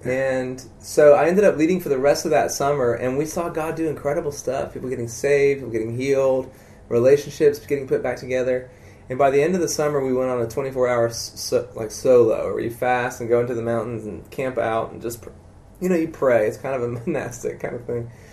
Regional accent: South Carolina, United States; South Carolina, yeah.

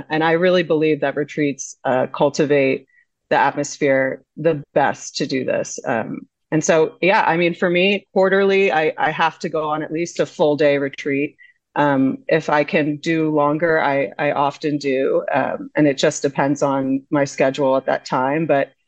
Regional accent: United States; accent: American; which I'll be pronouncing that in my horrible as an American, in my American accent

